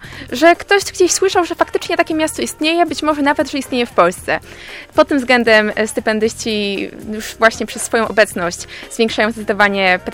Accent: Gdańsk, Pomeranian Voivodeship, Poland; pytają się, a skąd jesteś? z Gdańska.

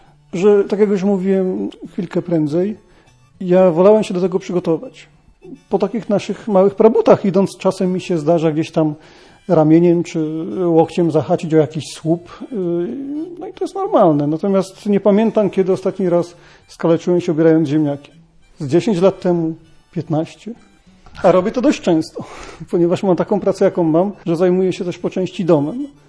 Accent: Głuchołazy, Opole Voivodeship, Poland; also born or lived in Toruń; Ja przeprowadziłem się tutaj z Torunia, a pochodzę w ogóle z Głuchołaz, więc z drugiego końca Polski.

